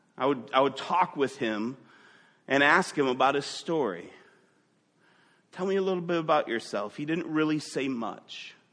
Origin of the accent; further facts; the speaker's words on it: Waukegan, Illinois, United States; I grew up in Waukegan, Illinois, right on Lake Michigan.